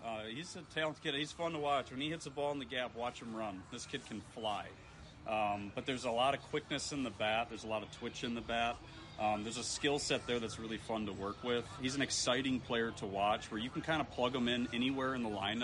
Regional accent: Wisconsin, United States; Back home, I'm from Wisconsin, run some youth and high school hitting camps, and we kind of have a circuit where we travel around the state

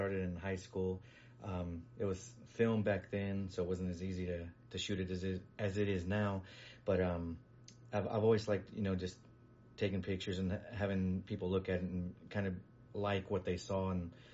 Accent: Tulare, California, United States; Grew up in Tulare, been there pretty much all my life.

